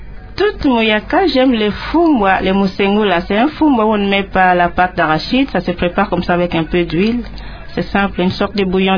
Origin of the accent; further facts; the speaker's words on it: Popokabaka, Kwango, DR Congo; l'école primaire, l'enfance, l'école primaire, l'école secondaire à Popokabaka, dans le diocèse, donc à Tuvukamundu.